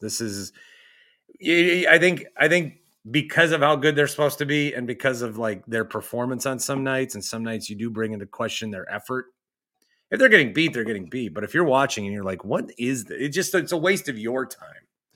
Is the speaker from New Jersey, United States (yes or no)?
no; Fond du Lac, Wisconsin, United States; including my hometown of KFIZ. You should drive around Fond du Lac if you get the chance in the next week.